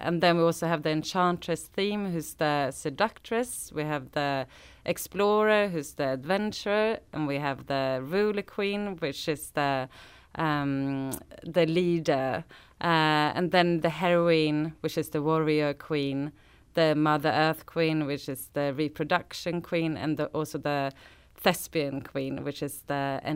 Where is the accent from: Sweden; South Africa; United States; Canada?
Sweden; now in London, United Kingdom; Yeah, we are from Sweden.